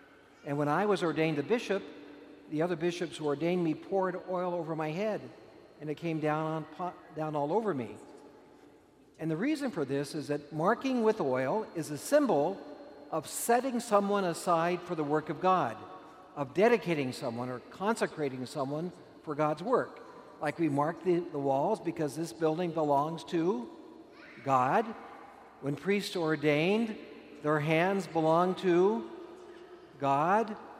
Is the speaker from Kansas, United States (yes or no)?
yes; Kansas, United States; born there; I was born in Kansas. Was anybody here born in Kansas?